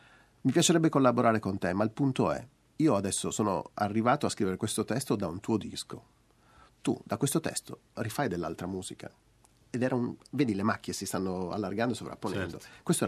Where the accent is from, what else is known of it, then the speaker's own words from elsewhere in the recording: Friuli-Venezia Giulia, Italy; Io vengo dal Friuli Venezia Giulia, che è un posto di confine, è un posto di passaggio.